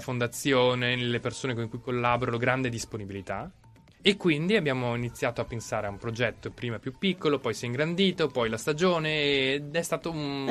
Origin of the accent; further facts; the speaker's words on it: Castelfranco Veneto, Veneto, Italy; Quest'anno faremo un ponte con la mia città natale, Castelfranco Veneto